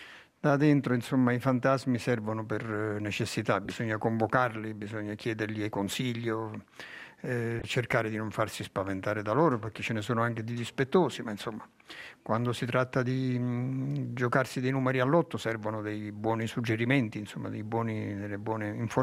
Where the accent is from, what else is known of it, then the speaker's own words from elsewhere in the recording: Naples, Campania, Italy; born there; Sì, sono nato a Napoli. La mia prima montagna è il Vesuvio, che pure ho salito perché mio padre mi ci ha portato un giorno d'inverno.